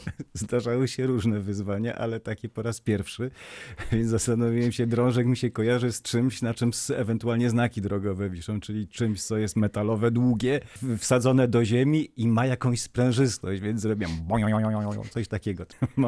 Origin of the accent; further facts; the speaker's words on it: Giżycko, Warmian-Masurian Voivodeship, Poland; also born or lived in Podlaskie; now in Wrocław, Poland; ponieważ ja się urodziłem w Giżycku i okres tego mojego dzieciństwa wakacyjnego, które pamięta się najintensywniej, przypadł właśnie na lata, kiedy ja tam mieszkałem. I właściwie cały czas gdzieś oscylowałem do momentu przyjazdu do Wrocławia w 83 roku.